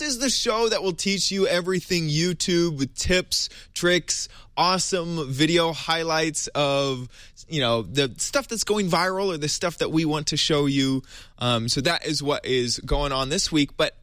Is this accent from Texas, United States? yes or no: yes; Austin, Texas, United States; My whole family, actually, from Austin, Texas, is in town. I'm originally from Austin, Texas.